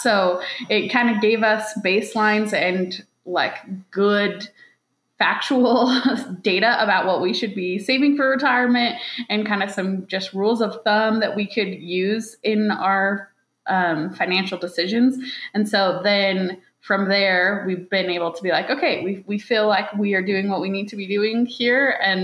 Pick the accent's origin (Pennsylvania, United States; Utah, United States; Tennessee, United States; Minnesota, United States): Utah, United States; Farmington; I'm from Farmington, Utah